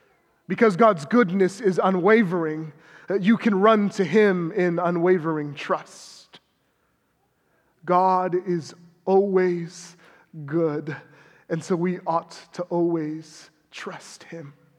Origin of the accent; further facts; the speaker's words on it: California, United States; and I'm from California, so we talk a lot about government deception when we talk about daylight savings.